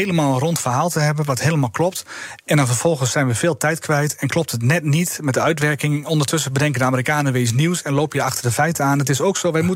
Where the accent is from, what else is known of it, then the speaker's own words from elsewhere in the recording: Netherlands; En ik als Hollander probeer dan iets op de rem te staan.